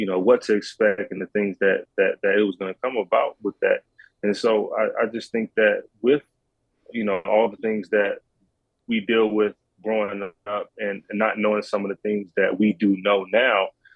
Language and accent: English; Columbus, Georgia, United States; for me growing up in Columbus, Georgia, it was, you know, one of those things where football was kind of like the only way out.